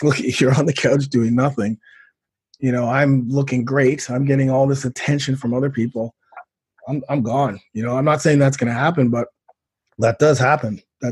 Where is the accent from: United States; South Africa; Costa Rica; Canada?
Canada; Toronto, Ontario; I grew up in Toronto